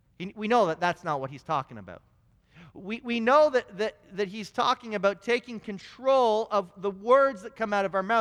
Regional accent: Canada; I'm Canadian, I know how to drive through winter storms.

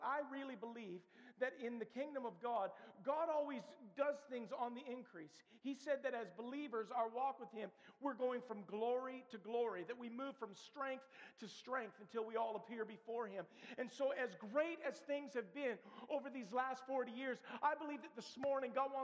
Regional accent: Ottawa, Ontario, Canada; born there; I was born in Ottawa 44 years ago. For those of you keeping track, that was 1974. I was born at Grace Hospital

